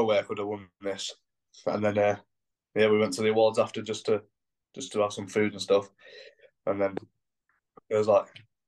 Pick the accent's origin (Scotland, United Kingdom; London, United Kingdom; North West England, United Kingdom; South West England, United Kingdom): North West England, United Kingdom; I'd supported Ironman as a kid before as a volunteer in Bolton, because it's not far from my hometown.